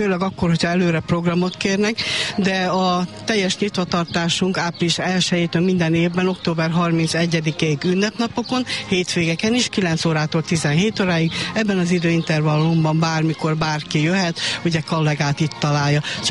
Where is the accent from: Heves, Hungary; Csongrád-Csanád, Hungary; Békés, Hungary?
Békés, Hungary; Dévaványa; Hát nekem Dévaványa, itt ez a térség, itt is nőttem fel, a gyerekeim is itt nőttek föl